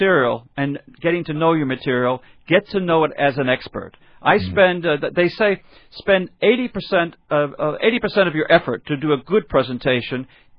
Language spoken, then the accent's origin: English; Toronto, Ontario, Canada; also born or lived in Chicago, United States; I grew up in Toronto and Chicago, actually, as well.